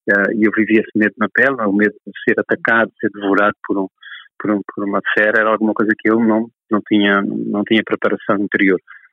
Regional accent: Beira, Sofala, Mozambique; sobre a própria cidade, sobre a minha infância na Beira

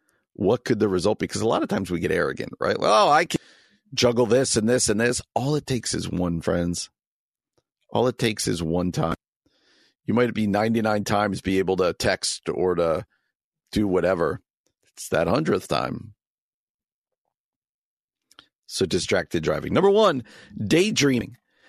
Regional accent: New Jersey, United States; I grew up in New Jersey. My family still lived in New Jersey.

